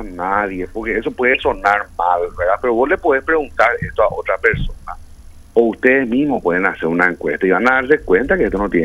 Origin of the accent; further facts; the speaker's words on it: Paraguay; Ya no hay nada que nos pueda sorprender a nosotros como paraguayos